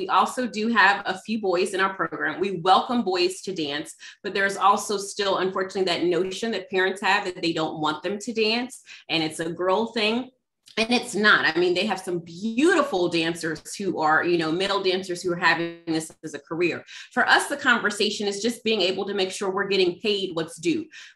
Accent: Pittsburgh, Pennsylvania, United States; So I'm originally from Pittsburgh.

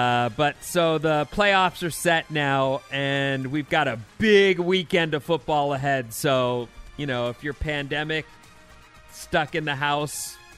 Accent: Irvine, California, United States; I grew up in Irvine, California, which is in Southern California

